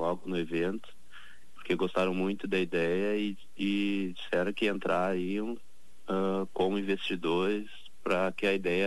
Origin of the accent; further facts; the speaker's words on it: Porto Alegre, Rio Grande do Sul, Brazil; Na verdade, nós quatro, na verdade, somos de Porto Alegre.